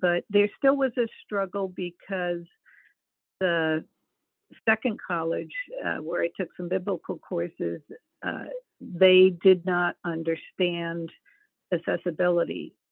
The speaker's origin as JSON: {"language": "English", "region": "New Jersey", "country": "United States", "tie": "born or raised there", "also_born_or_lived": "Bethlehem, Pennsylvania", "said": "I was born in Bethlehem, Pennsylvania, and in 68, my family moved to South Jersey, which was the suburbs of Philadelphia."}